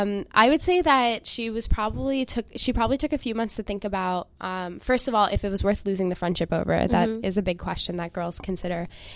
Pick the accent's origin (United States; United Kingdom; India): India; I am Indian first and a so comedian, like, second.